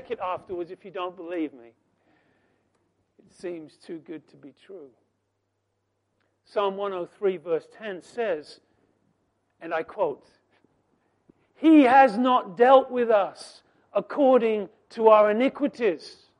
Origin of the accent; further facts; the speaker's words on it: England, United Kingdom; Because she's Russian and I'm English.